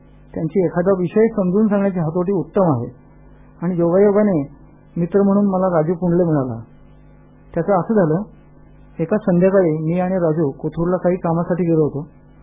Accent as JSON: {"language": "Marathi", "town": "Sakharwadi", "region": "Maharashtra", "country": "India", "tie": "born or raised there", "also_born_or_lived": "Pune", "said": "माझा जन्म पुण्यात झाला असला तरी शाळा कॉलेजच्या निमित्ताने मी जवळजवळ 22 वर्षे साखरवाडी सातारा येथे राहिलो."}